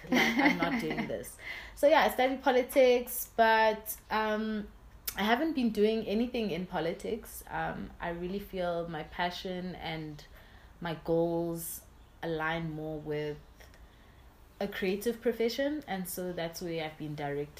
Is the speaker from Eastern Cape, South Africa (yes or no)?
yes; Mdantsane, Eastern Cape, South Africa; I'm all the way originally from the Eastern Cape.